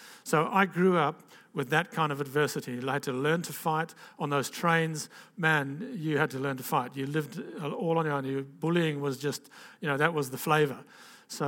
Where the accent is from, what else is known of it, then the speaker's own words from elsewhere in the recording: Zambia; first language Bemba; English is a second language; so I grew up in Africa, and I was mainly up in Zambia, which was then called Northern Rhodesia, and I was really a white black guy. Okay, I had no white friends. I didn't even speak English. I spoke Bemba.